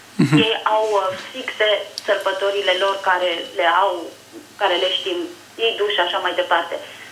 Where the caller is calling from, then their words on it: United Kingdom; și vă sunt din Marea Britanie.